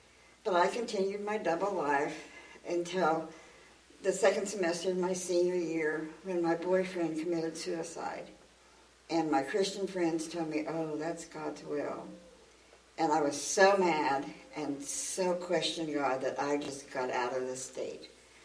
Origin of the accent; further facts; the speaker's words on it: Kansas, United States; Then I lost my job, and I came back to Kansas, had to go back to my hometown, and I just hated it.